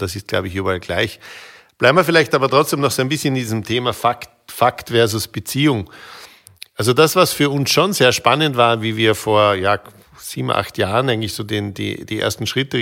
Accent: Austria; uns als Österreicher in der Mitte zu verstehen

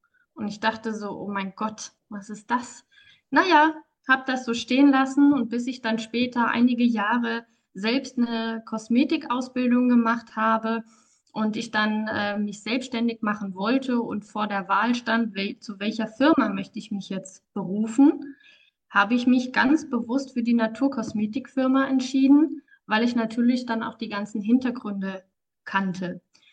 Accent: Marburg, Hesse, Germany; ich komme aus Marburg

